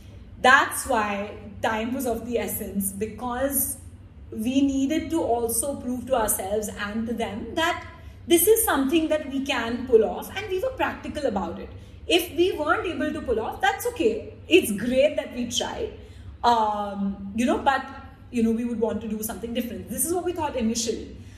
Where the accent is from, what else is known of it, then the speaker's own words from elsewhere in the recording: Kuwait; parents, who, you know, were first generation people who left India, they went to the Middle East. I grew up in Kuwait.